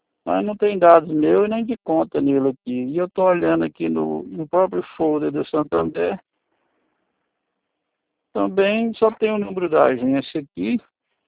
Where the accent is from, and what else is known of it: Goiânia, Goiás, Brazil; born there